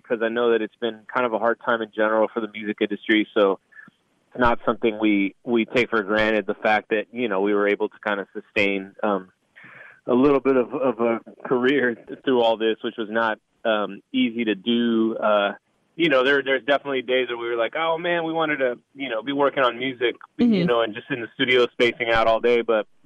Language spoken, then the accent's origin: English; Texas, United States; I'm from born and raised in South Texas.